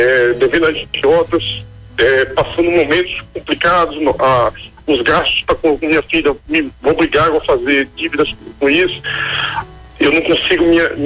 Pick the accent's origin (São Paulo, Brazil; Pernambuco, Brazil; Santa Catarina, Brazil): Pernambuco, Brazil; Recife; now in Brasília, Brazil; minha mãe é de Recife, eu sou de Recife também, mas estou em Brasília